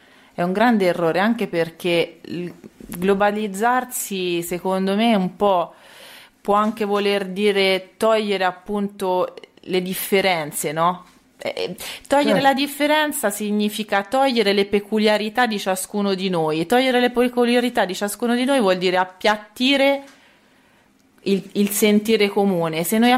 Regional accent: Tuscany, Italy; forse unico anche come italiani ma anche come toscani, che ci contraddistingue

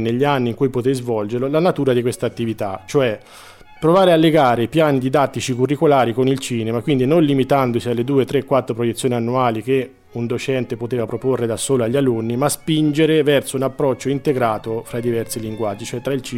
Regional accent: Sinalunga, Tuscany, Italy; born there; classe 1976, sono nato a Sinalunga, in provincia di Siena.

